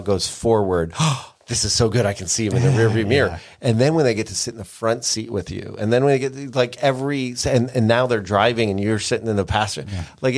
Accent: Pennsylvania, United States; I'm from Pennsylvania. Yep, we didn't go to the beach. We went down to the shore.

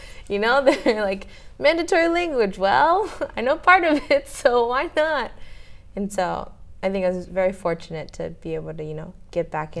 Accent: Washington, United States; also born or lived in Japan; We also lived in Okinawa for a couple years. That's where my brother was born. But after Okinawa, we moved back to America, to Washington State, and I did all of elementary school there from first to fifth grade.

